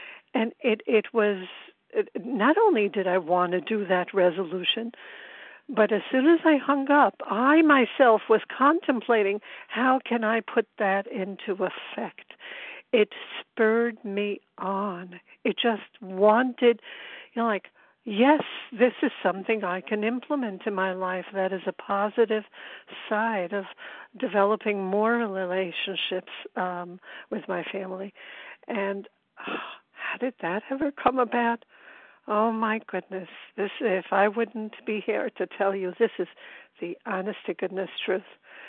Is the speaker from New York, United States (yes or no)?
yes; Brooklyn, New York, United States; I'm from Brooklyn, recovered, and extremely grateful to be on this line.